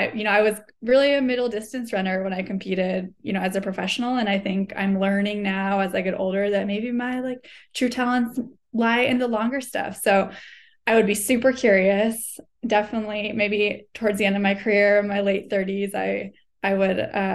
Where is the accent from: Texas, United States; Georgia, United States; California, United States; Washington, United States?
California, United States; Davis; So I grew up on a bike. I'm from Davis, California, which is Bike Town, USA. So that's just how I got around town as a kid.